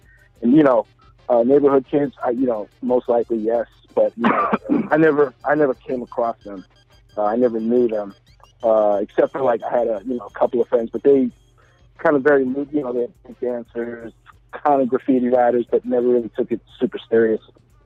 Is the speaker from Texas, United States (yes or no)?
no; San Francisco, California, United States; I'm originally from Park Merced, which is kind of an extension of Sunset